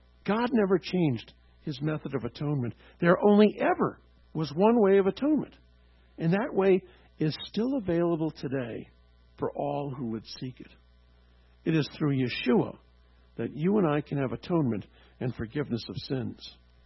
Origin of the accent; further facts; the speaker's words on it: Canada; now in New Jersey, United States; tougher than the weathers that I grew up in Canada.